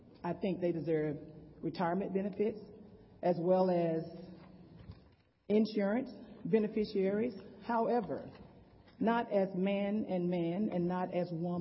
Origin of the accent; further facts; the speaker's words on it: United States; Mind you, I am an American, I am a minority, and I am in Dallas.